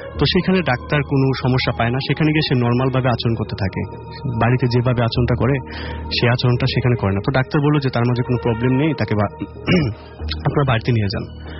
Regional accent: Narsingdi, Dhaka Division, Bangladesh; And আমি এসেছি নরসিংদী হাজিপুর থেকে।

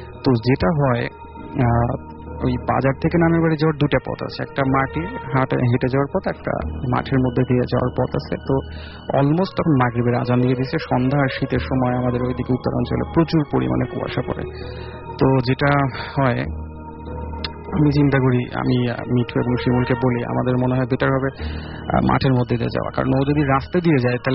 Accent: Pabna, Rajshahi Division, Bangladesh; আমি এসেছি মধ্যপাড়া থেকে আমার হোম টাউন পাবনার অষ্টমীর সাথে।

